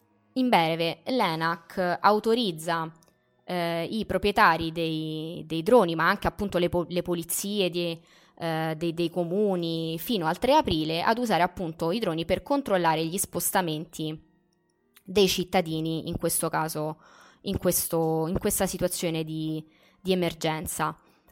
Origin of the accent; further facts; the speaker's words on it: Rome, Lazio, Italy; parlo per me che sono di Roma